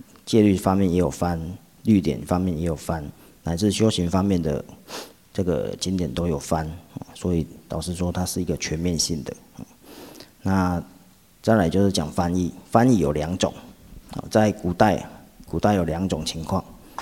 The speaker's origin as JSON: {"language": "Chinese", "country": "China", "said": "不过他的文章呢，就比较不讨我们中国人的一个喜欢啊"}